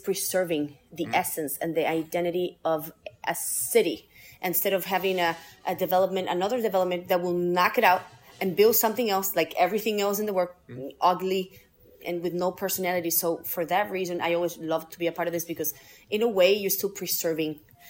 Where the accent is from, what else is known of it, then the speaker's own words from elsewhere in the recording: Argentina; moved away as an adult; also born or lived in Houston, United States; now in Buffalo, United States; So I was born in Houston, Texas, and then I grew up in Argentina.